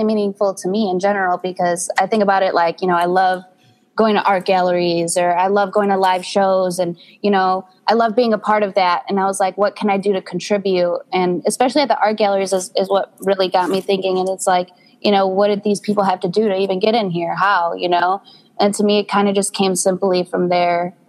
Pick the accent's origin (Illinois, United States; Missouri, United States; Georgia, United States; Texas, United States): Illinois, United States; Chicago; I was born in Hubble Park and I've moved all around the Chicagoland. And I recently just settled in the suburbs.